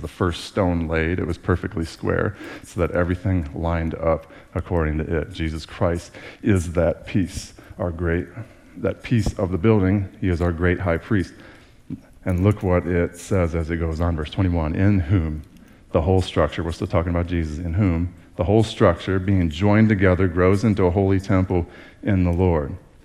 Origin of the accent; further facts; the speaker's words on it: United States; as an American, I too like options, right?